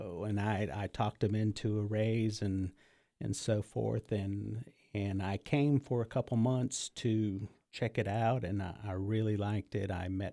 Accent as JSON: {"language": "English", "region": "California", "country": "United States", "tie": "born there", "said": "I'm 55 years old. I was born in California, and I have a large family, five brothers, two sisters"}